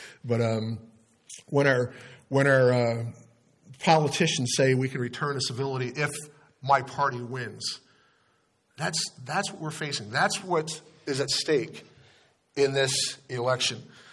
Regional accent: Delaware, United States; I'm from Delaware, and Joe Biden was our senator when I was a kid, and he was bad 40 years ago.

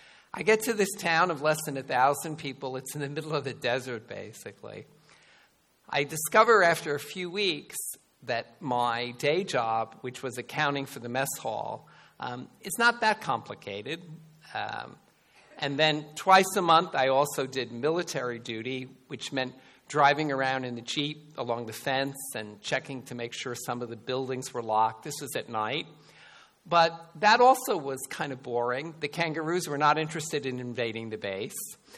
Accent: New York, United States; now in Pennsylvania, United States; I was raised in New York, but I've lived in Pennsylvania in the Philadelphia area for about 30 years.

